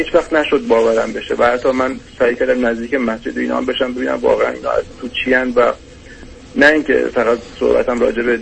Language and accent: Persian; Iran; من 31 سالم هست، در یک خانواده سنتی پرجمعیت در یه شهر کوچیک در ایران متولد شدم و اونجا بزرگ شدم.